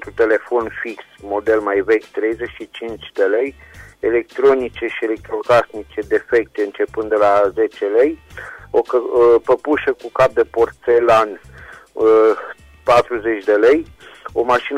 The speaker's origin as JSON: {"language": "Romanian", "town": "Reșița", "region": "Caraș-Severin", "country": "Romania", "said": "din Reșița"}